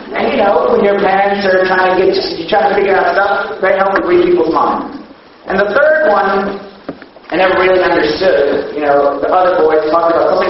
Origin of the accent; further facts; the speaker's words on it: United States; I am from America.